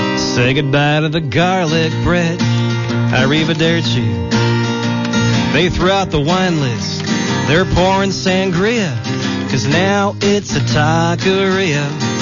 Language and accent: English; Watsonville, California, United States; This is another song about my hometown. This is about all the dining options we have in Watsonville.